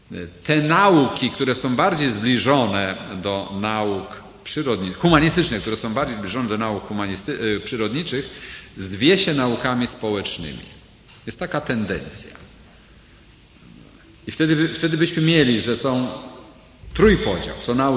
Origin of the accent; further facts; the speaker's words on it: Lublin, Lublin Voivodeship, Poland; kiedy mówiłem, że pochodzę z Polski